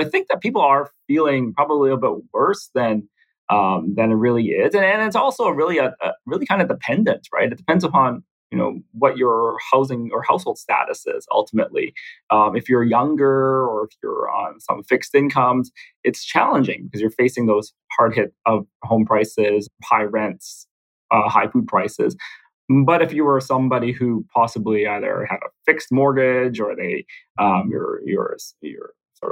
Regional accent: Winnipeg, Manitoba, Canada; now in Vancouver, Canada; Myself, I'm not originally from Vancouver. I'm from Winnipeg, so I'm from the prairies. I moved out here quite some many years ago.

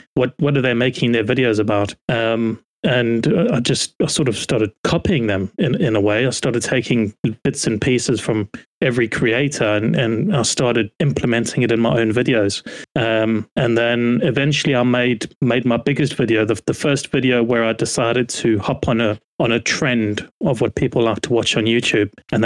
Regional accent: Durban, KwaZulu-Natal, South Africa; Yeah, I'm from the East Coast, Durban.

